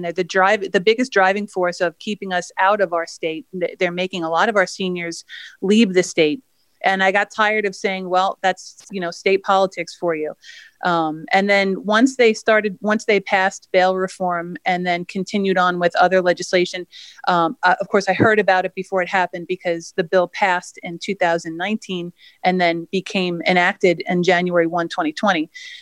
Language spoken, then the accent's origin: English; Ronkonkoma, New York, United States; also born or lived in Oakdale; I was born and raised in the 3rd District. So I was born right in Southside Hospital. I grew up in Ronkonkoma and Oakdale.